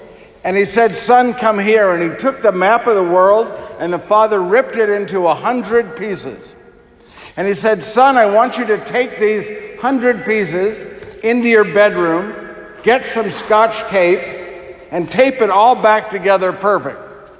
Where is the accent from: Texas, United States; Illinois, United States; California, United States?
California, United States; San Diego; As Father said, I'm from San Diego.